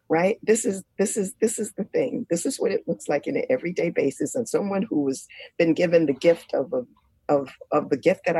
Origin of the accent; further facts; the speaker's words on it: United States; as a Black woman growing up in America, with a very beautiful, loving family